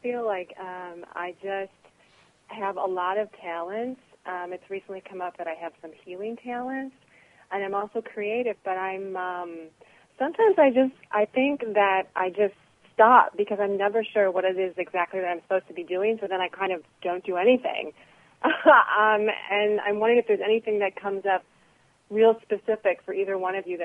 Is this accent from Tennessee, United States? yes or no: no; Milwaukee, Wisconsin, United States; I'm from Wisconsin, Milwaukee.